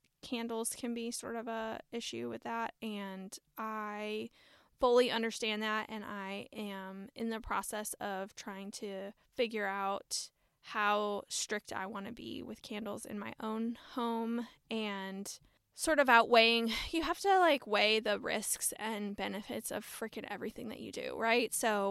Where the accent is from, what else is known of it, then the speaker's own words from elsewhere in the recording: United States; I know that as a girl growing up in America, I thought that the Bath and Body Works candles were just the epitome of success.